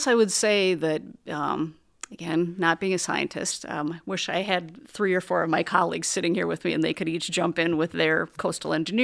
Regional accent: Wisconsin, United States; And I'm from Wisconsin, perhaps you're from Wisconsin

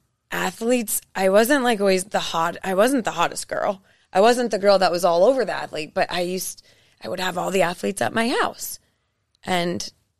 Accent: Fairbanks, Alaska, United States; I grew up in Fairbanks, Alaska.

